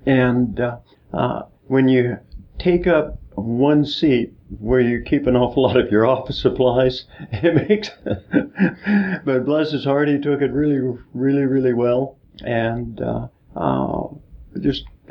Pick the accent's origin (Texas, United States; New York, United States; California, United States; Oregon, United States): Oregon, United States; North Bend; but I grew up in North Bend. And so I'm a longtime South Coast boy.